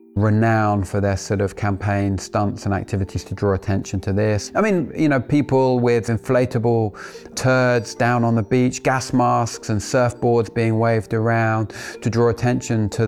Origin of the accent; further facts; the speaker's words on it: London, United Kingdom; now in Cornwall, United Kingdom; I'm a Londoner born and bred that now lives in Cornwall. I've lived here for the best part of 20 years.